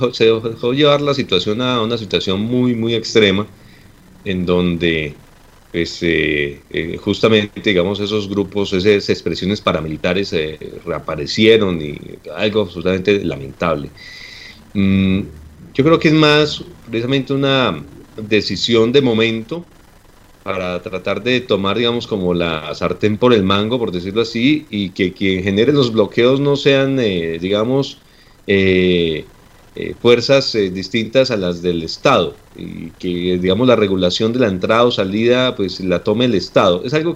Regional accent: Colombia; nos han llevado a sentirnos muy mal como colombianos.

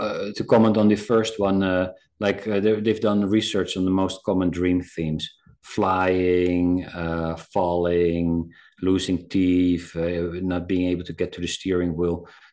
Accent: South Africa; born there; I've worked a lot with in South Africa, because I was born in South Africa

